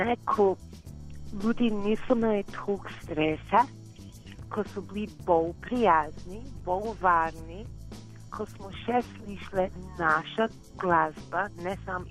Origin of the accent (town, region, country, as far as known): Burntisland, Scotland, United Kingdom; Slovenian is a second language; now in Blanca, Slovenia